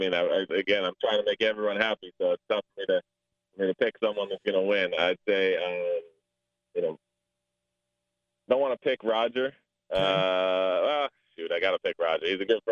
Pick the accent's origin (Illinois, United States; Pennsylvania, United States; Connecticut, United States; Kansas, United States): Connecticut, United States; also born or lived in New York; I grew up in Connecticut, just an hour from there. I was born in New York, so I had a ton of family and friends that were in the area